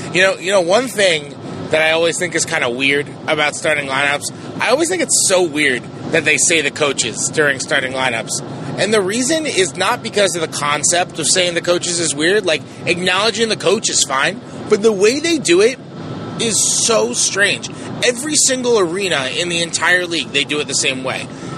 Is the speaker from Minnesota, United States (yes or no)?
no; New York, United States; the equivalent that I make is it's the equivalent, I'm from New York